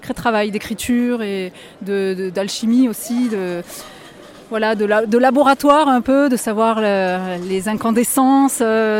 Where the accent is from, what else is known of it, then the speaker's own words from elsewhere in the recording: Besançon, Bourgogne-Franche-Comté, France; On est du Doubs, on est de Besançon.